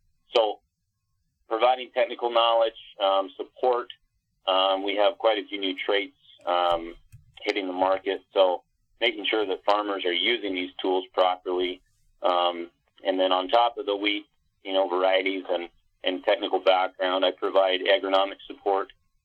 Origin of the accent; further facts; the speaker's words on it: Colorado, United States; moved away as an adult; also born or lived in Montana; I grew up in Northern Colorado and went to CSU, got a degree in soil and crop science, and always grew up kind of around agriculture